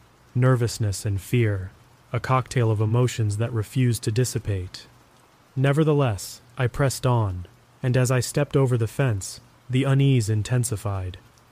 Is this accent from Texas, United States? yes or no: no; Omaha, Nebraska, United States; Growing up in Omaha, I often heard tales of South Omaha's past